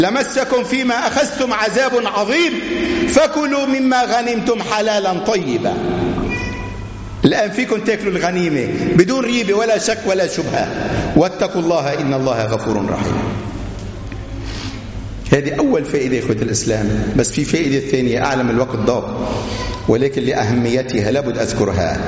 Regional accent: Tripoli, North Governorate, Lebanon; اللي عم يجري في بلدنا طرابلس

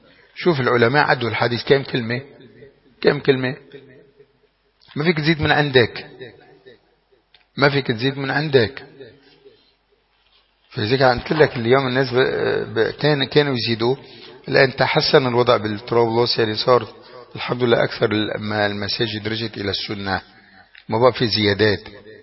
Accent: Tripoli, North Governorate, Lebanon; عندنا في طرابلس بتلاقي قبل الأذان بيكون في بعض التسابيح والتوشيحات

